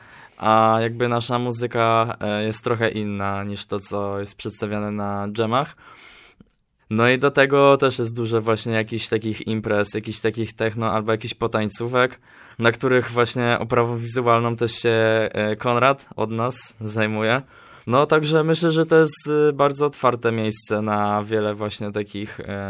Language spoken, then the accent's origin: Polish; Gdynia, Pomeranian Voivodeship, Poland; born there; now in Gdańsk, Poland; Tak, jestem urodzony w Gdyni.